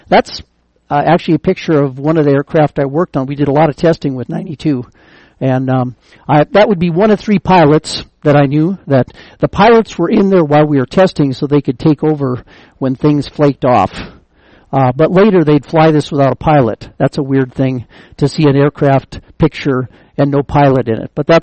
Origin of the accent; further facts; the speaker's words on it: Gonvick, Minnesota, United States; I'm originally from Minnesota in a small town named Gonvick. It is in the northern part of Minnesota. When I grew up there, it had 350 people.